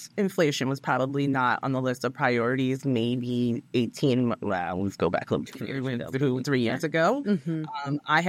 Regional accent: New York City, New York, United States; they're going to know I'm a New Yorker.

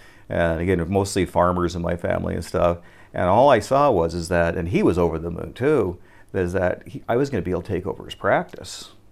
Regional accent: United States; now in Japan; being a American judoka, coming over to Japan was the mecca of judo at that time.

